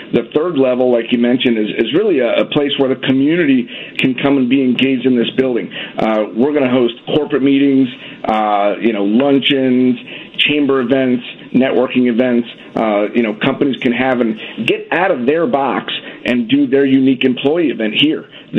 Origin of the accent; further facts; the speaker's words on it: Miami, Florida, United States; moved away as an adult; now in Whiting, United States; I come from Miami. I was born and raised in Miami, and I just came up to this area, to Northwest Indiana, 7 weeks ago.